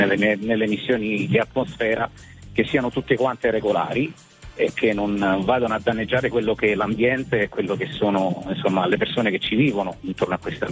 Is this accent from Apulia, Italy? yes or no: yes; Lesina, Apulia, Italy; io vengo da Lesina, in provincia di Foggia, che è un paesino sospeso tra veramente terra e mare, perché abbiamo lago, mare e montagna.